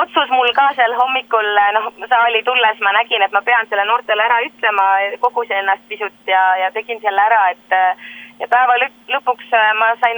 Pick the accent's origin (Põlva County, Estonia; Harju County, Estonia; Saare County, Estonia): Saare County, Estonia; Saaremaa vallal on väga suur roll siin, sest et meie koduvald ja meie kodusaar.